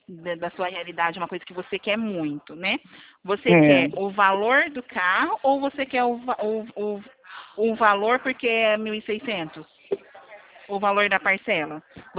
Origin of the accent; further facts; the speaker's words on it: São Paulo, Brazil; É, São Paulo. É do interior de São Paulo.